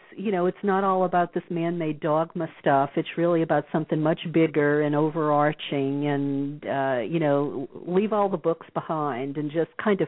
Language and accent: English; Bible Belt, United States; You know, I grew up in the Bible Belt, and I never had a mystical experience as a Catholic